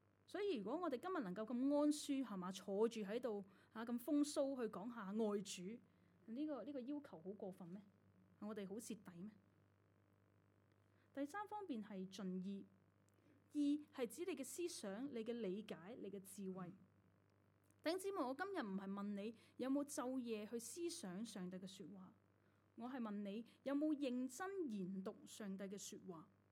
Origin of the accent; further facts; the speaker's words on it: Hong Kong; 我都是香港人，是吧？